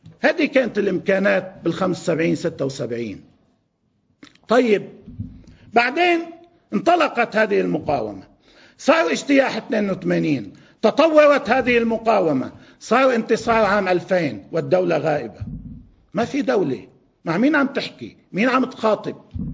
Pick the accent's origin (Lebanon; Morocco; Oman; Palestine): Lebanon; Bazouriye, South Lebanon; نحن أنا كنت بالضيعة، ضيعتنا البيزوري